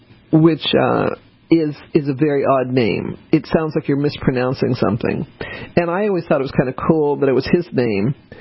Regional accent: New Orleans, Louisiana, United States; born there; because I was born in New Orleans.

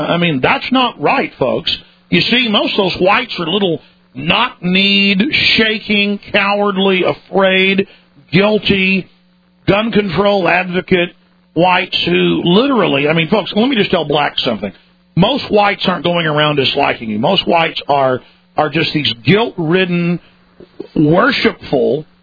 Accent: Dallas, Texas, United States; I remember growing up in Dallas and walking down the street

